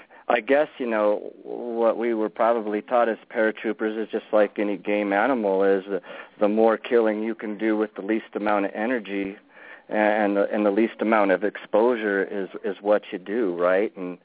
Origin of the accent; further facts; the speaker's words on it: Lookout Mountain, Colorado, United States; I've always known about Bigfoot growing up in the mountains of Colorado. I was raised on Lookout Mountain, Colorado.